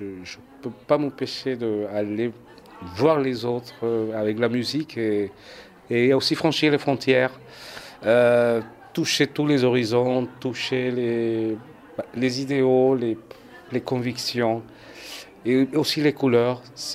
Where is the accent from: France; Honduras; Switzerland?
Honduras; moved away; je viens d'un pays qui se trouve être très très loin de l'autre côté de l'Atlantique. Moi, je viens du Honduras, en Amérique centrale. Je suis arrivé ici en 89. Ces racines-là m'habitent